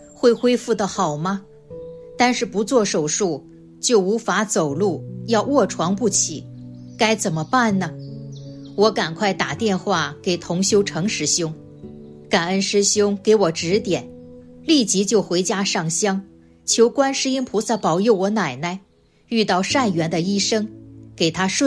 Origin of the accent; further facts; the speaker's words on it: Loudi, Hunan, China; 我来自湖南娄底